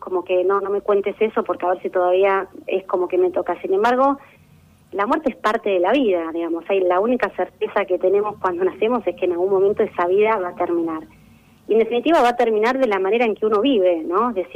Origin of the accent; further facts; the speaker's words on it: Morón, Buenos Aires Province, Argentina; yo soy de Buenos Aires, vengo de toda una familia de médicos. Viví parte de mi vida en Morón y en Castelar porque mis abuelos tenían un sanatorio.